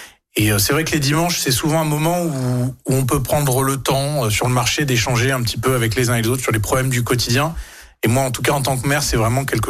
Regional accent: Romania; French is a second language; moi j'ai grandi en Roumanie.

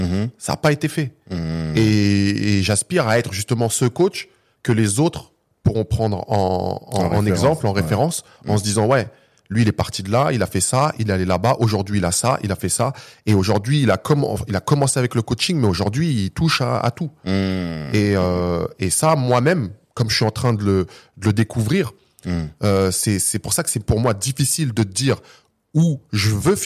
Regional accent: Île-de-France, France; j'ai 43 ans, issu de la banlieue ouest de Paris. J'ai grandi dans les Yvelines, petite cité HLM

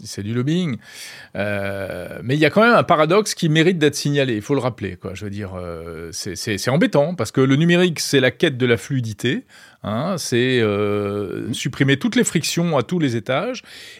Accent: France; Nous, on est français, on est très critiques.

